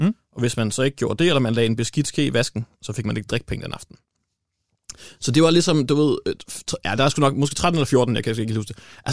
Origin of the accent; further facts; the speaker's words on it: Gudhjem, Capital Region of Denmark, Denmark; vi har alle sammen arbejdet på den restaurant der, for der var ikke, altså, man skulle arbejde et andet sted som ung i Gudhjem.